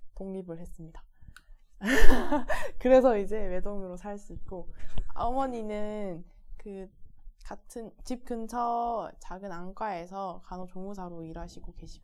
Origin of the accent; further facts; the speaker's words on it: Gyeongju, North Gyeongsang, South Korea; 일단 저는 동국대 병원에서 태어났고 부모님 세대부터 계속 경주에 있어서 경주가 굉장히 익숙한 곳이고 그리고 또 경주에서 태어나서 집 근처에 있는 흥목초등학교를 다녔고 그리고 난 다음에 경주여중, 경주여고를 나왔는데